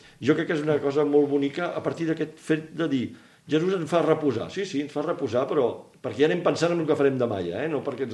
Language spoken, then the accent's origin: Catalan; Sant Cugat del Vallès, Catalonia, Spain; jo sóc de Sant Cugat